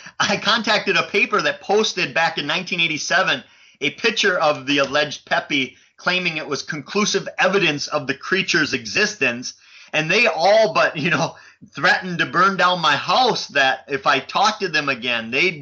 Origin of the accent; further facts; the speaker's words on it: Wisconsin, United States; Of course, I'm from the North Woods of Wisconsin